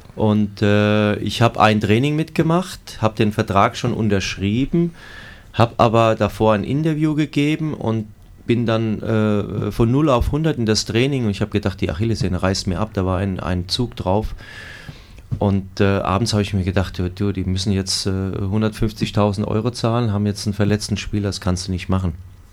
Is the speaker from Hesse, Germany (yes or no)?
yes; Heppenheim, Hesse, Germany; Ja, Sonderbacher Heppenheimer. Ja, also mein Ort ist Sonderbach, Heppenheim